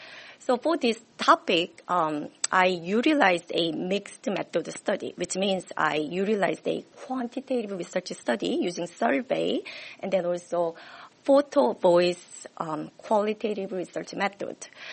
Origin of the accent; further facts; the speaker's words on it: South Korea; moved away as an adult; now in United States; I am an immigrant. I was an international student. I came to the U.S. to study social welfare because I came from South Korea. But it has been my almost 20 years living in the U.S.